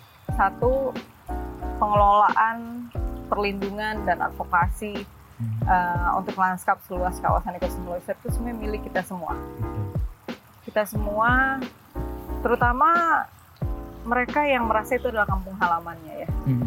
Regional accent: Aceh, Indonesia; Kampung halaman, karena aku orang Aceh.

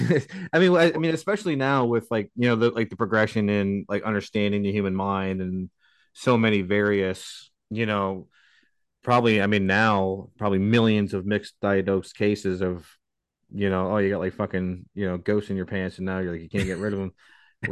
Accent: New York, United States; We're from New York.

